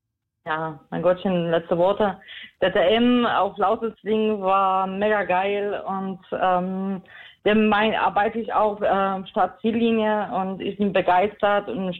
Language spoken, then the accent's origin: German; Bonn, North Rhine-Westphalia, Germany; ich komme aus Bonn